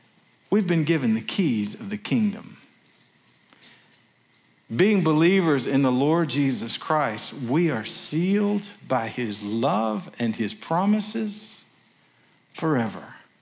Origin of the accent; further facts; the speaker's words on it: Arkansas, United States; I grew up down in the Delta and between Little Rock and Memphis, and my mother lived down there for years.